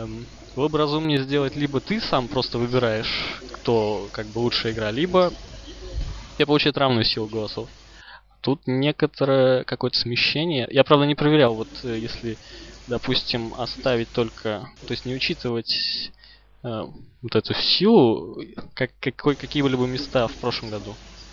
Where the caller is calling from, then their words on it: Saint Petersburg, Russia; я вещаю из Санкт-Петербурга.